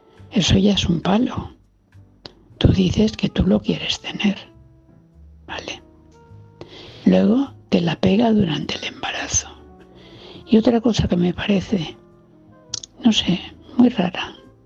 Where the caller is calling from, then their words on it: Valencia, Valencian Community, Spain; La mía es la valenciana